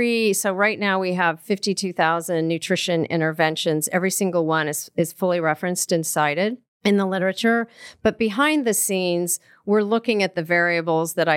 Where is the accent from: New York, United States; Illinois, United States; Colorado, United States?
Colorado, United States; I grew up in Colorado, and the green bean and onion soup casserole is what people bring.